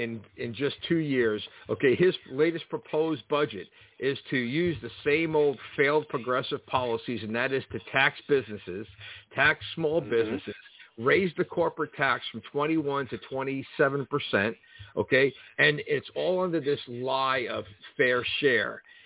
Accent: New York, United States; I can remember growing up in New York

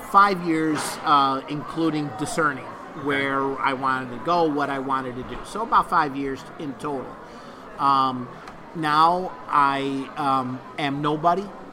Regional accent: Chicago, Illinois, United States; moved away as an adult; now in Cape Coral, United States; Originally, I'm from Chicago, Illinois.

